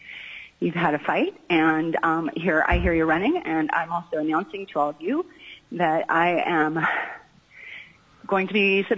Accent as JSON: {"language": "English", "town": "Juneau", "region": "Alaska", "country": "United States", "tie": "born or raised there", "also_born_or_lived": "Nome", "said": "Born and raised in Alaska, Nome was my birthplace, Juneau was my growing up"}